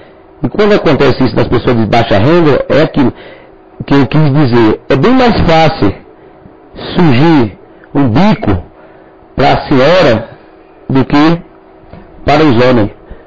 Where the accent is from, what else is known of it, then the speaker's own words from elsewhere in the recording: Alagoas, Brazil; now in São Paulo, Brazil; Eu sou nordestino, sou do estado de Alagoas. Eu cheguei aqui em São Paulo no ano de 80